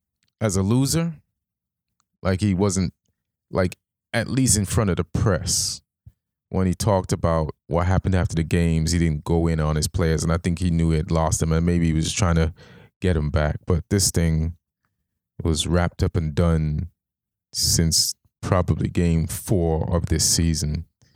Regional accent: Jamaica; I'm black. I grew up in Jamaica

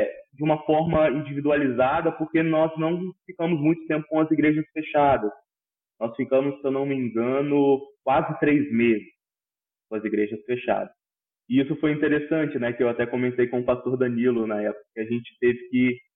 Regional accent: Guarapari, Espírito Santo, Brazil; also born or lived in Anchieta; Eu sou natural da cidade de Anchieta. Só que nunca morei também em Anchieta, só nasci no hospital maternidade de lá. E vivi minha vida toda em Guarapari, no Espírito Santo.

